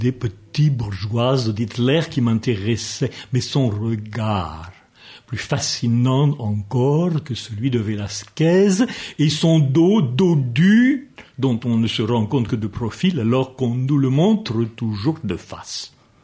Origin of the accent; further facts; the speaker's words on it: Spain; Je suis monarchiste, catholique romain, parce que je suis espagnol, né dans cette Espagne d'où je tiens ma légitimité.